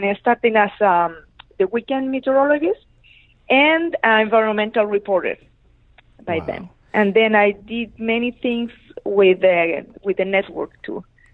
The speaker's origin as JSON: {"language": "English", "town": "Santiago", "region": "Santiago Metropolitan Region", "country": "Chile", "second_language": "English", "said": "Well, I'm from Chile. I was born in Santiago."}